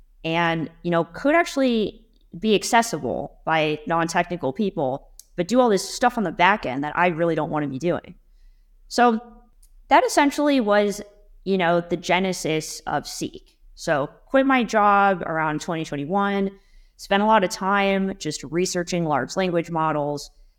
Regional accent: California, United States; So yeah, I grew up in the Silicon Valley, basically South Bay. We moved to LA, you know, a little later, but that's really where I grew up.

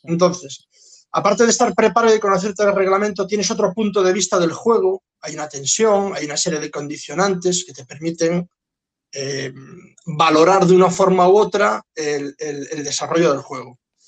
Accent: Galicia, Spain; iba a votar por lo que era de mi tierra

